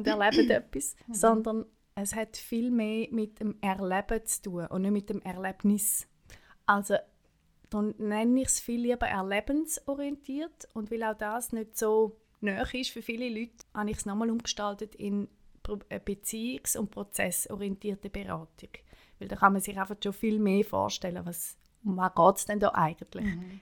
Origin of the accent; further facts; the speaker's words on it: Thurgau, Switzerland; moved away; ich töne ja ganz anders und man hört, dass ich ursprünglich nicht von da bin. Ich bin aus dem Thurgau und mein meister Grund, warum ich vor vielen Jahren, über 20 Jahre hierher gekommen bin und da geblieben bin.